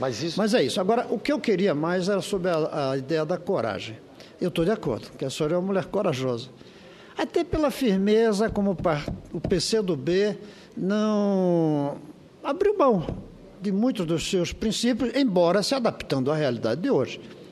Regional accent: Pernambuco, Brazil; Como eu sou pernambucano

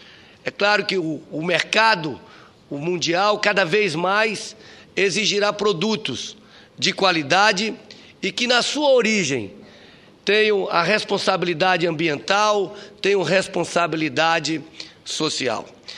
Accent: Brazil; como brasileiro

